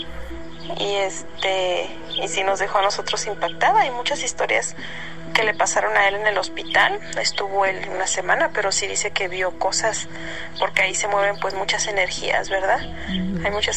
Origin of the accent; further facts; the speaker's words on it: Jalisco, Mexico; uh-huh. Soy del estado de Jalisco.